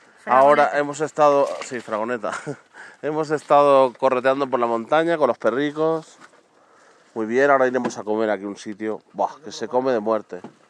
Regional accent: Andorra; que venimos de excursión de Andorra

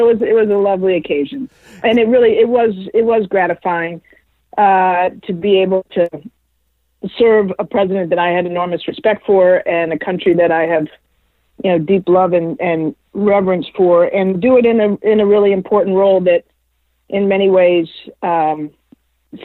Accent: Washington, District of Columbia, United States; I grew up in Washington, D.C. Born in the mid-60s, grew up in the 70s and 80s. And all those factors shaped me.

